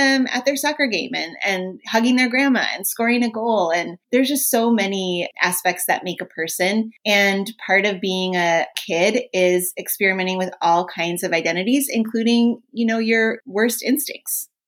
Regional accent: Minnesota, United States; I'm from Minnesota. Hockey's a huge here.

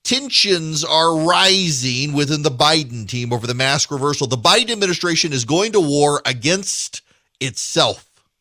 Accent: Dubai, United Arab Emirates; I grew up in Dubai. We had camel racing and soccer.

